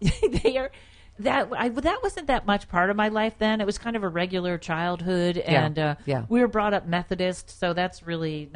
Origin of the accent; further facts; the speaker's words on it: Pittsfield, Massachusetts, United States; From Massachusetts.